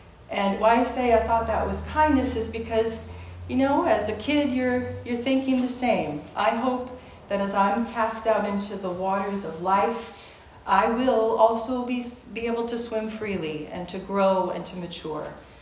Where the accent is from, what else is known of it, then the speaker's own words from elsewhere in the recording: Minnesota, United States; I grew up in Minnesota, as some of you know, the land of 10,000 lakes, and that's an understatement.